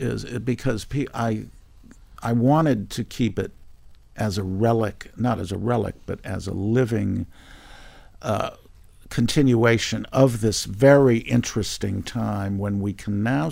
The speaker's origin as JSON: {"language": "English", "region": "Florida", "country": "United States", "tie": "born there", "said": "Although I was born in Florida, I had nothing to do with Florida until Esquire magazine sent me down here in 1980"}